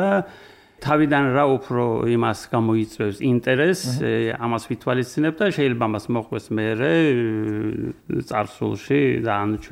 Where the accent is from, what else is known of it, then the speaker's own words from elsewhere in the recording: Ünye, Ordu, Turkey; also born or lived in Istanbul, Turkey; დავიბადე თურქეთში, შავი ზღვის სანაპიროზე, უნიეს რეგიონში, ერთ-ერთ ქართულ სოფელში, ბავშვობა იქ გავატარე, დავამთავრე სტამბულში.